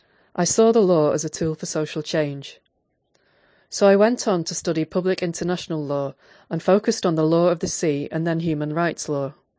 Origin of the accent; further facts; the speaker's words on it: Eswatini; also born or lived in Zambia / Lesotho; I was born in the tiny African kingdom of Eswatini. I grew up in Zambia, Lesotho, and went to high school in Eswatini, very much third culture. My father is a white American from Indiana. My mother is black and Xhosa from South Africa.